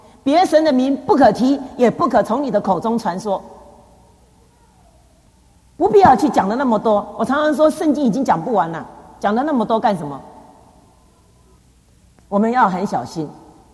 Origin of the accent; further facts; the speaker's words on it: Taiwan; 这是我们台湾话都这样讲哎。